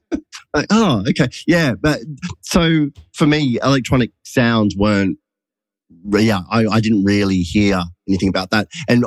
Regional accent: Wollongong, New South Wales, Australia; Like I, growing up in Wollongong, as I said before, there wasn't really this music around at all. Even though it's close to Sydney, I never really kind of went out in Sydney.

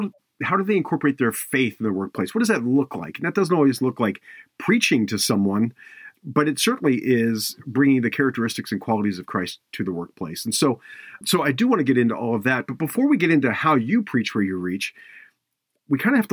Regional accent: Bel Air, Maryland, United States; now in Orlando, United States; I'm here in Orlando, so I beamed in virtually, but I am originally from Maryland. I grew up in originally Lock Raven and then moved up to the Bel Air area. So Maryland has my heart still, always will.

